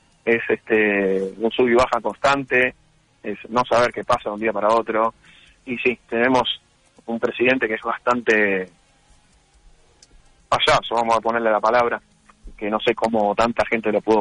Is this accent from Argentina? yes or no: yes; Argentina; tratando de subsistir, como todo argentino, en el día a día y nunca bajar los brazos.